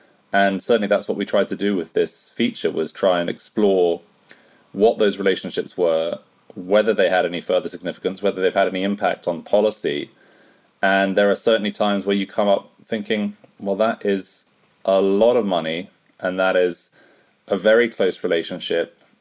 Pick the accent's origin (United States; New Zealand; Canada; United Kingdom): United Kingdom; at least as a Brit looking at this closely the last few months